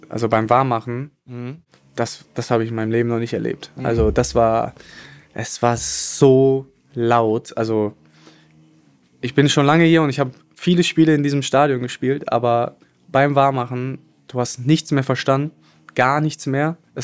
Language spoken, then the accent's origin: German; Dortmund, North Rhine-Westphalia, Germany; Also ich bin ja Dortmunder jung